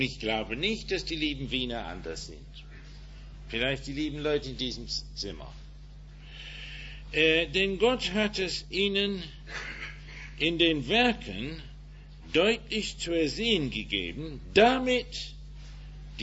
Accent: England, United Kingdom; German is a second language; ich bin Engländer.

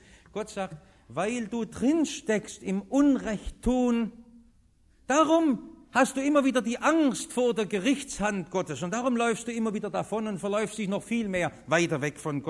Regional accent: Stuttgart, Baden-Württemberg, Germany; Warum bin ich in Stuttgart geboren und nicht in Hannover? Warum wachse ich hier auf und in diesem Jahrhundert nicht in einem anderen?

